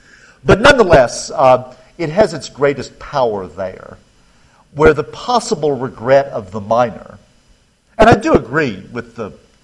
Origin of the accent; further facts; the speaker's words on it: the South, United States; When I was growing up in the South, the difference between Protestant and Catholic was quite hysterical.